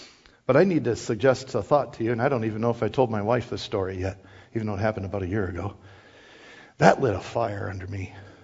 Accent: Iowa, United States; and here I am from Iowa, and we're all hanging out

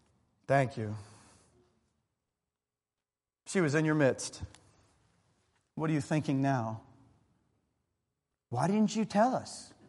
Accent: Baltimore, Maryland, United States; We're back in Baltimore, my hometown.

